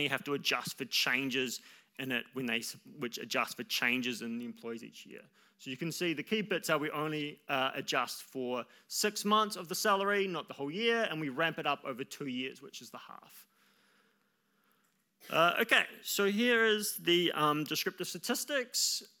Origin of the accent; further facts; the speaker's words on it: New Zealand; I promise you, it's not because I'm a New Zealander for once.